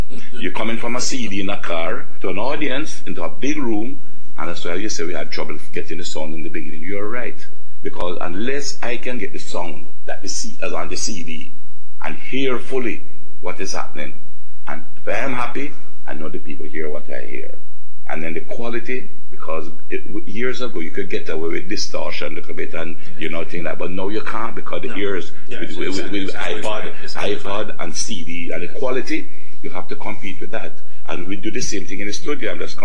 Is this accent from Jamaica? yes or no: yes; Jamaica; Now, I'm from Jamaica